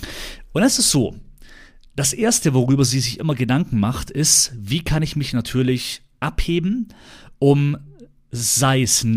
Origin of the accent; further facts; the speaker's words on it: Ravensburg, Baden-Württemberg, Germany; Also, ich komme aus Ravensburg